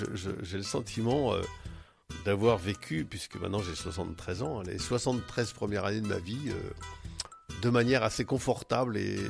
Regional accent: Saint-Rémy-sur-Creuse, Nouvelle-Aquitaine, France; Je suis né moi à Saint-Rémy-sur-Creuse, c'est à 3 km de Descartes. J'y suis né, jusque l'âge de 20 ans j'y ai vécu.

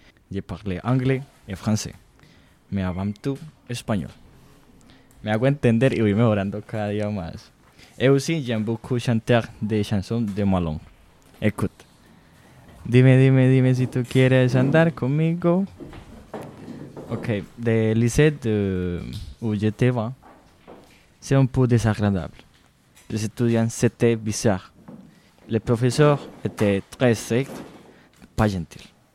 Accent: Medellín, Antioquia, Colombia; first language Spanish; French is a second language; Je suis de Medellín en Colombie. J'aime beaucoup rencontrer de nouveaux amis. Je suis super sociable. Je parle anglais et français, mais avant tout, espagnol.

